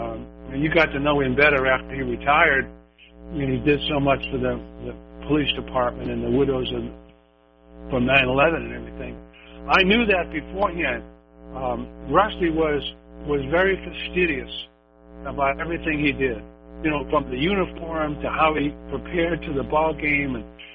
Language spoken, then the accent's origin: English; Boston, Massachusetts, United States; It was my hometown, so I was coming back, you know, to where my mom and dad lived and my friends from high school and stuff like that.